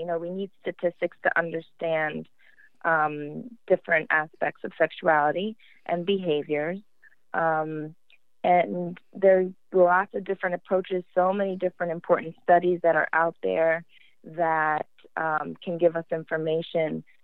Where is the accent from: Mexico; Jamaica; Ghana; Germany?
Jamaica; also born or lived in United States; I'm a Jamaican, so I'm half Jamaican, half American. And so I got different messages about sexuality in America that I did in Jamaica.